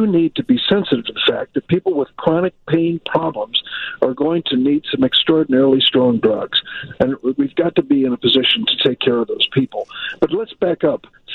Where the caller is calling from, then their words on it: Illinois, United States; I'm calling you from Lake County.